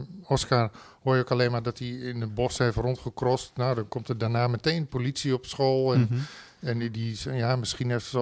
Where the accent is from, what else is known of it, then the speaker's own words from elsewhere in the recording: Raalte, Overijssel, Netherlands; Maar ik kom uit Raalte, dat is meer katholiek. Maar wij zelf waren niet katholiek.